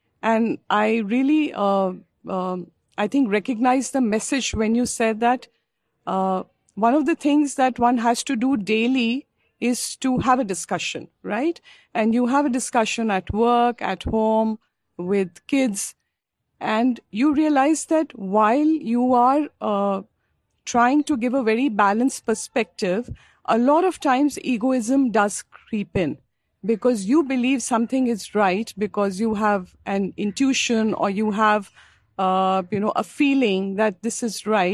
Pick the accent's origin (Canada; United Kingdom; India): India; Gurgaon, Haryana; English is a second language; And I am from Gurgaon. I recognize some people from Gurgaon.